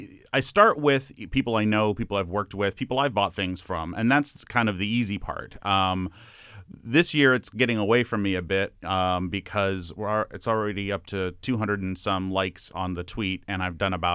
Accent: Tucson, Arizona, United States; Something very personal and close to me is I grew up in Tucson, Arizona

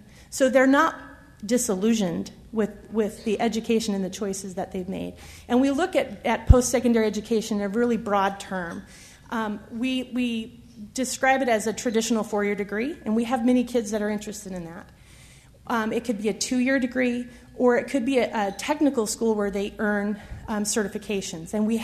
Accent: Emmett, Idaho, United States; I grew up in Emmett, and those of you who are familiar with that area knew that the sawmill was very much a part of the local economy.

